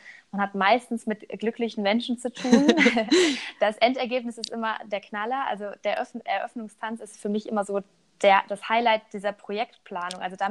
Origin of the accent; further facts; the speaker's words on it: Cologne, North Rhine-Westphalia, Germany; born there; komme gebürtig aus Köln